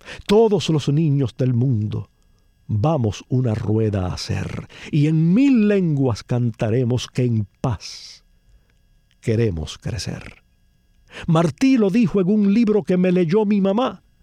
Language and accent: Spanish; Cuba; mi infancia en Cuba